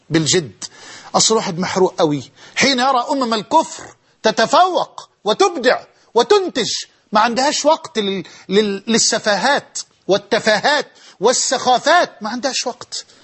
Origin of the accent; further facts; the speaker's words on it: Damoh, Dakahlia, Egypt; 6 سنين، وكنت في هذا الوقت أعشق الأذان، وأؤذن في مسجدنا في قريتنا المتواضعة دموه، ما كانش فيه لا كهرباء لسه ولا فيه الطرق مرصوفة